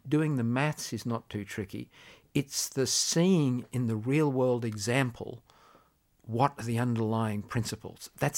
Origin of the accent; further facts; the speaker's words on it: Queensland, Australia; I grew up all over Queensland. Dad was a teacher and got transferred from place to place.